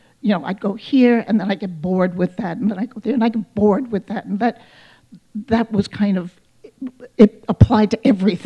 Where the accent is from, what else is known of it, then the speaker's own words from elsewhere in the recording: Manhattan, New York, United States; I'm a New Yorker, by the way, a certified Manhattanite.